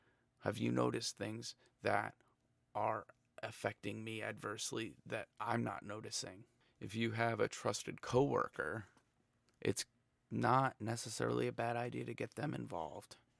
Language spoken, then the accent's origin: English; United States; And as an American, that's a very difficult thing to do.